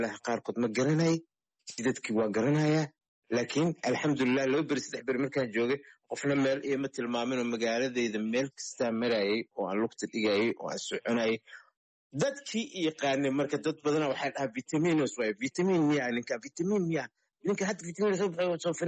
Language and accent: Somali; Mogadishu, Banaadir, Somalia; born or raised there